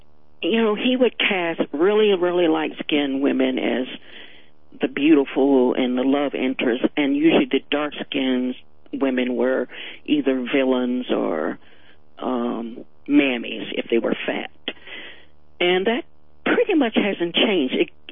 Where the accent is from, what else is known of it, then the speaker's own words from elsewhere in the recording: West Virginia, United States; Maybe it's because I'm from West Virginia as well.